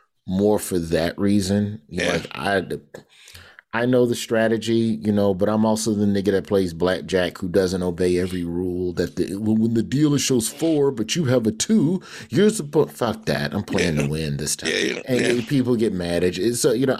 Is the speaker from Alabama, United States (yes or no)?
yes; Birmingham, Alabama, United States; I'm from Birmingham.